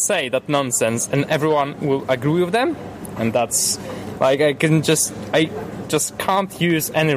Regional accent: Poland; English is a second language; I'm from Poland.

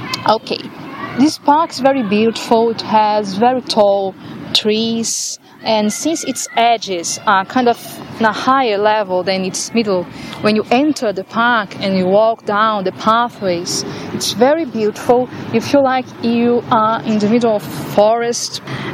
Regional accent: Brazil; English is a second language; now in Ireland; I come from Brazil to study in Ireland for 1 year to improve my English.

